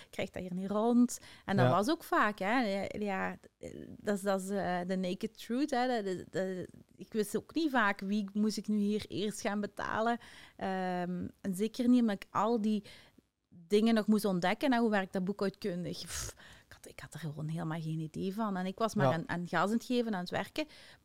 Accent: Tongeren, Limburg, Belgium; now in Pelt, Belgium; Ik ben van Tongeren, daar zeggen ze dan ook zo. Ja. Ik denk hier in Pelt zeggen ze dat ook nog

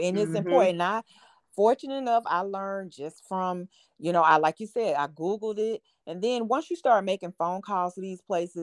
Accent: Atlanta, Georgia, United States; Like, when I went to school, I'm from Atlanta.

